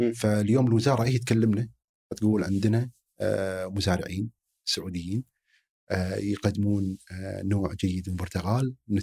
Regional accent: Kuwait; حتى عندنا بالكويت كل قاعد يسولف كذي

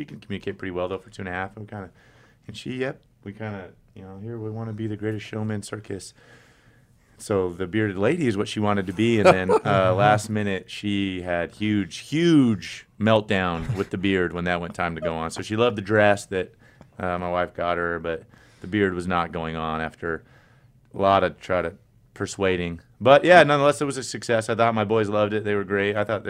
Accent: San Diego, California, United States; California. Let me tell you, growing up in San Diego is like the opposite. You're in a desert.

